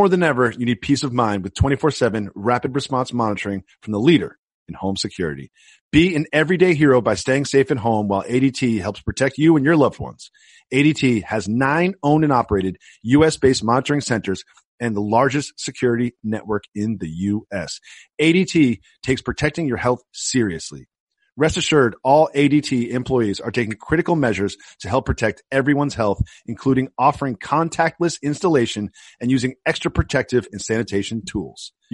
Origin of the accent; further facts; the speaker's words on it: Massachusetts, United States; growing up in Massachusetts where I was, there was no such thing outside of BMX biking where cycling was competitive, like racing.